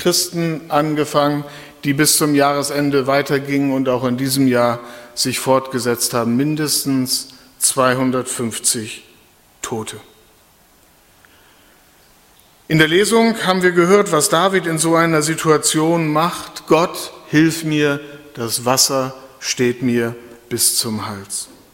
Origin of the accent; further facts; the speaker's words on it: Lower Saxony, Germany; ich komme aus Ostfriesland, an der Küste